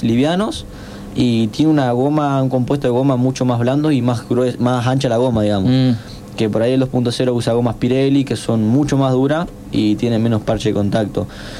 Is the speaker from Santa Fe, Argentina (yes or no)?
yes; San Gregorio, Santa Fe, Argentina; now in Córdoba, Argentina; Bueno, yo soy de San Gregorio, de Santa Fe. Como decía vos, para ahí no tengo tonada de cordobés.